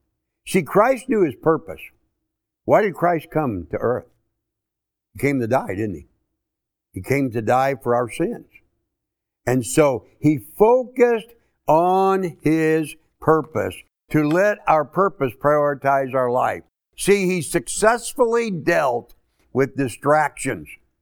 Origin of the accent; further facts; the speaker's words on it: St. Louis, Missouri, United States; I grew up in St. Louis, Missouri. I grew up as a Roman Catholic. I actually went to Catholic grade school, Catholic high school.